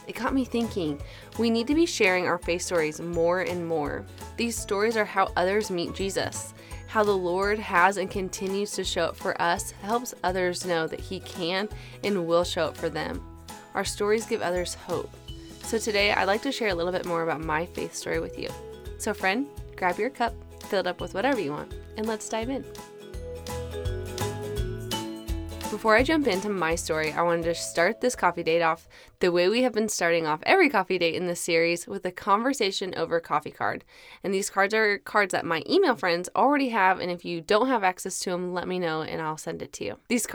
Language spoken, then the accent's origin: English; North Pole, Alaska, United States; I am originally from North Pole, Alaska. My grandparents and my mom moved us back home to be near our family.